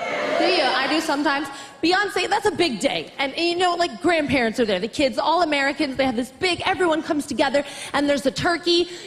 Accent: Canada; now in United Kingdom; What's yours? Shout it out. I talk funny because I come from Canada. But I live in the UK now, which can be very confusing. But no, I'm just like you. I'm a British mom. I'm your typical British mom, really. A young, uneducated immigrant.

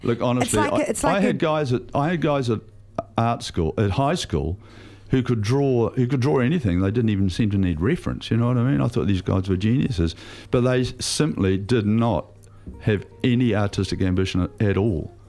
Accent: Hastings, Hawke's Bay, New Zealand; When I was at coming from Hastings, I mean, half the kids in my class

